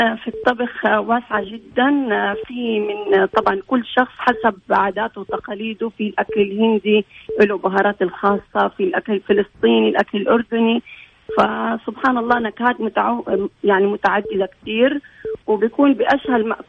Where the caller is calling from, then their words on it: Jeddah, Makkah Province, Saudi Arabia